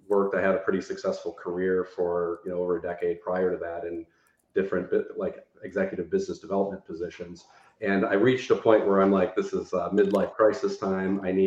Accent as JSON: {"language": "English", "town": "Detroit", "region": "Michigan", "country": "United States", "tie": "born or raised there", "said": "And so I looked at my hometown, Detroit, Michigan, and I said, like, there isn't any like vaccine specialized sites here."}